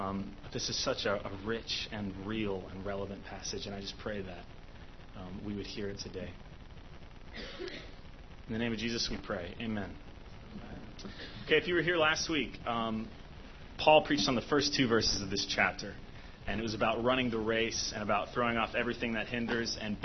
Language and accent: English; Tennessee, United States; also born or lived in Texas; But I'm obviously not from here. I grew up in Tennessee mainly, and I lived in Texas before I came here.